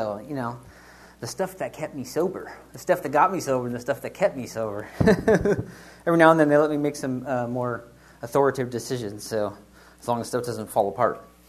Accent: California, United States; also born or lived in Colorado; So I was born in Colorado, I guess I should say. My mom brought us out to California when I was like, 6 months or a year old, something like that.

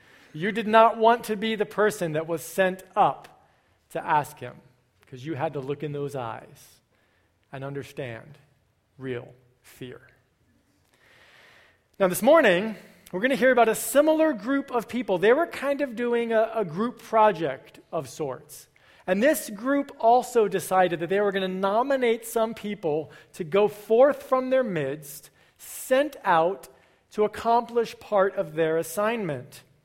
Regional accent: Connecticut, United States; I found a guy who maintains a blog about this town where I grew up in Connecticut.

